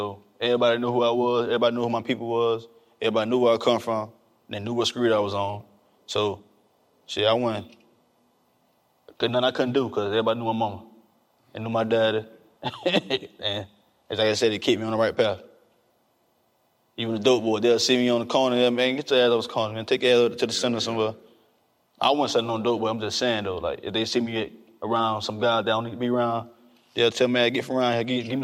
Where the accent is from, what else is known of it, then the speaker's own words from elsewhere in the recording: Orlando, Florida, United States; I'm from Cross Town.